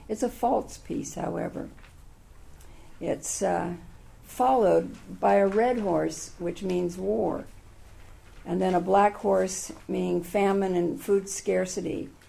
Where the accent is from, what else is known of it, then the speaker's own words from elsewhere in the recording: Oakland, California, United States; I remember as a child growing up in Oakland